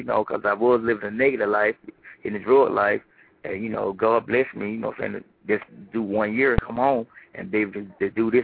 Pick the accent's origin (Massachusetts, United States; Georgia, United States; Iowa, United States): Georgia, United States; I'm letting folks know the struggles where I came from. You know, I came from nothing. I came from Bankhead for real. You know, I come from a project called Born Home, which are being tore down as of right now.